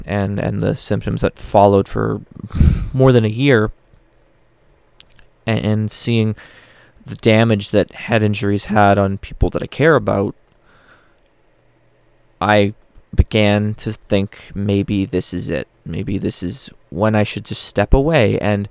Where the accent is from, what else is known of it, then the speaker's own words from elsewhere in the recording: Winnipeg, Manitoba, Canada; It's my hometown. This is the team that I dreamt of my entire minor hockey career coming back. There's not a single kid in Winnipeg, I think, that didn't hope one day that the Jets would come back